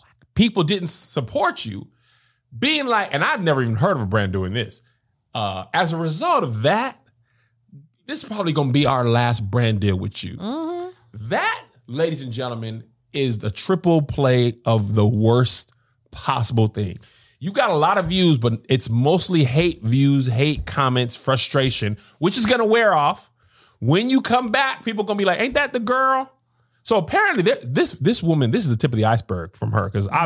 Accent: El Paso, Texas, United States; Listen, when I grew up in El Paso, Texas, I've talked about this a lot. My black experience was mostly in the black church. El Paso, Texas, 95% Hispanic population. So I didn't really grow up around white people either.

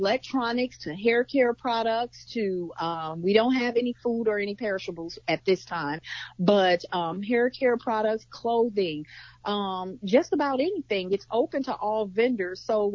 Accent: Jennings, Missouri, United States; now in Ferguson, United States; So I've been here since 1998, but I'm originally from Jennings. So this was all just a familiar space for me.

